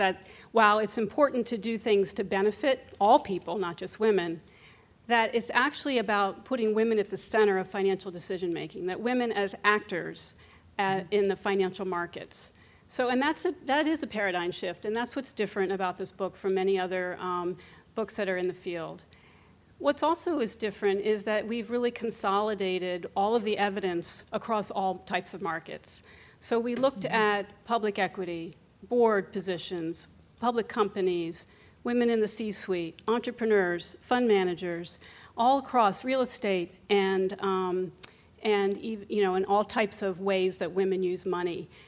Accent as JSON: {"language": "English", "region": "Pennsylvania", "country": "United States", "tie": "born or raised there", "said": "I grew up outside of Philadelphia, went to Penn Med."}